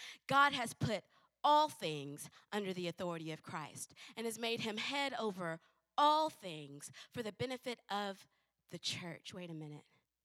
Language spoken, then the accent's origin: English; North Dakota, United States; born there; I'm 5'1, 100 pounds. I was born in North Dakota. I was baby of the year in 1980. For North Dakota.